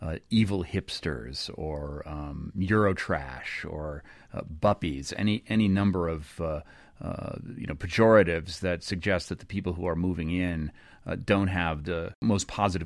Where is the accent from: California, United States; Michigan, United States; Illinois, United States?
California, United States; Los Altos; also born or lived in Cupertino; now in Austin, United States; I grew up in Silicon Valley, first Cupertino, then Los Altos.